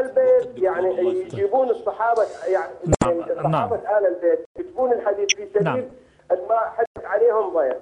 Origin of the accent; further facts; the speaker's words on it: Fallujah, Anbar, Iraq; يعني أنا من الفلوجة دا أحكيك يعني